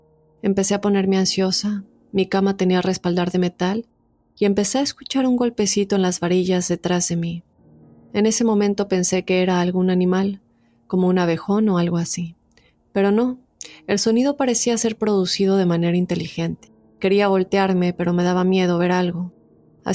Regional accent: Costa Rica; Soy de Costa Rica.

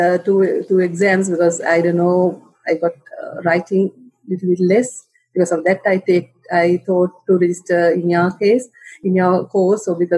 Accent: Sri Lanka; English is a second language; I'm from Sri Lanka.

